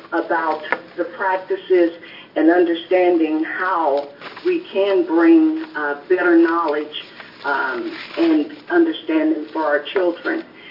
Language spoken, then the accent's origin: English; Oregon, United States; As you know, I am from Southern Oregon. I come from a small, mostly rural district.